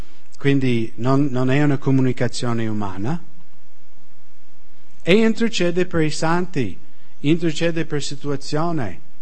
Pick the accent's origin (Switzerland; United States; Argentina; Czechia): United States; Italian is a second language